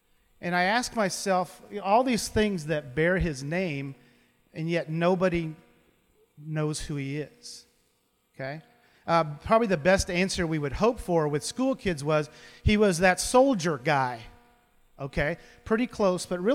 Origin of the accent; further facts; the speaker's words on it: Des Moines, Iowa, United States; but I'm from Des Moines, Iowa.